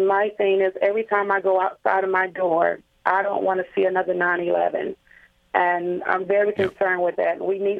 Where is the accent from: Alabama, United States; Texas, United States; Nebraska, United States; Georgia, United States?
Alabama, United States; I'm from Alabama, so just Sessions.